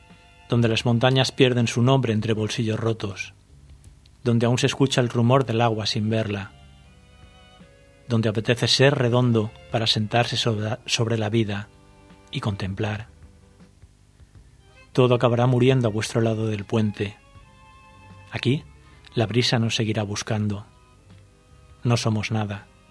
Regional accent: Albal, Valencian Community, Spain; una dedicada a mi pueblo, yo soy de Albal

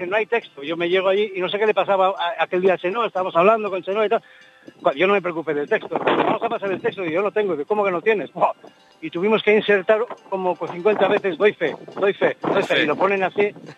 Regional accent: San Sebastián, Basque Country, Spain; Fíjate, yo que soy de San Sebastián, pues hice el vasco.

